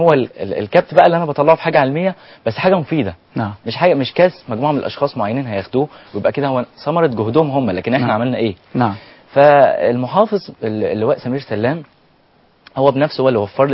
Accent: Mansoura, Dakahlia, Egypt; عندنا في المنصورة

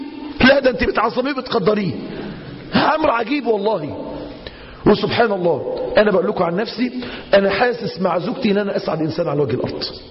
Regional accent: Mansoura, Dakahlia, Egypt; عندنا في المنصورة

